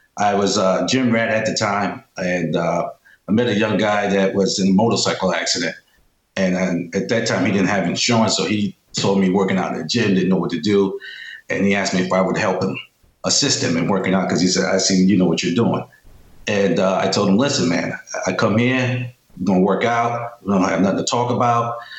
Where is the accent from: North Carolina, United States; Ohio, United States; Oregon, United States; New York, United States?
New York, United States; New York City; I'm from New York City.